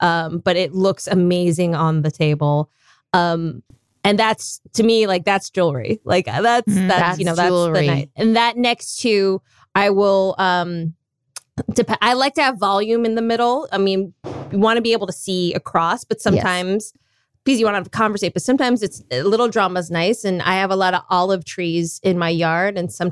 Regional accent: Minnesota, United States; moved away as an adult; now in California, United States; So, again, I'm from Minnesota. Can't take the Northwoods out of a girl, even though she's been in California for 20 plus years.

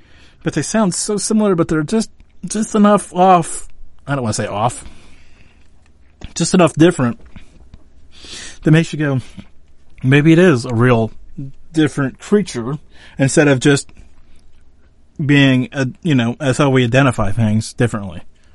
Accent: United States; We're both from the States, you know.

